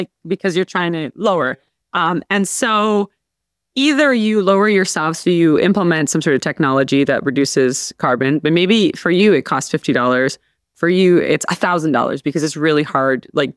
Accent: Ontario, Canada; I'm from Ontario

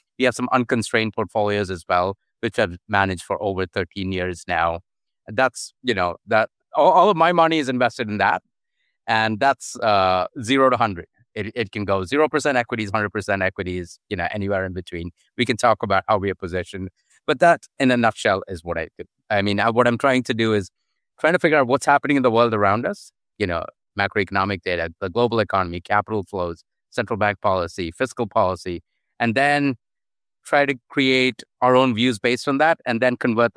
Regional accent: Oman; I grew up in the Middle East, actually, in Oman.

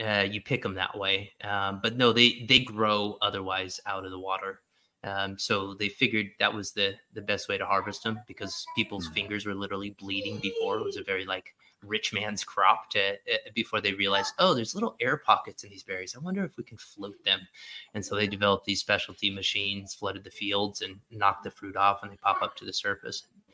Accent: Oregon, United States; From a little town on the west coast of Oregon, down southwest coastline, Oregon, abandoned. Sorry, of course in Oregon. So abandoned by the sea. It's sort of famous now for some golf courses. But I grew up on a cranberry farm there

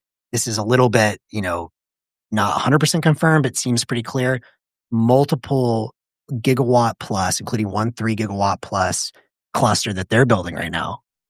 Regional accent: Memphis, Tennessee, United States; so I'm from Memphis. You know, I always say we do it for the M.

